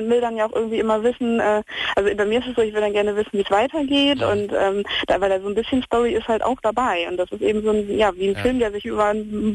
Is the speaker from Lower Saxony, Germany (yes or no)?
yes; Ganderkesee, Lower Saxony, Germany; Aus Ganderkesee.